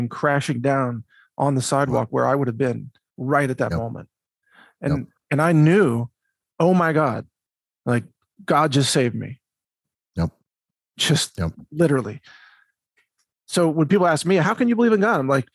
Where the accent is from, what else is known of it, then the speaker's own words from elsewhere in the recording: Midwest, United States; And I grew up in the Midwest. I went to university in the Midwest